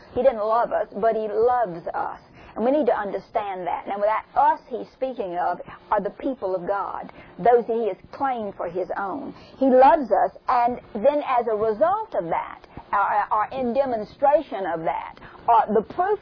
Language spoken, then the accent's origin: English; the South, United States; accent: southern; me with my southern accent, I'm slurring the words.